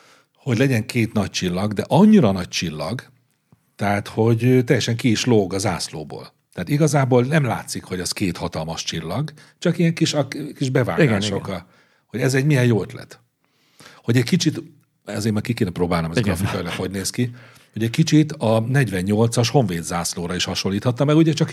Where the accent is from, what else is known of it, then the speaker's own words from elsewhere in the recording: Hungary; meg kell jelennie valahogy annak, hogy magyarok vagyunk. Ehhez ragaszkodom.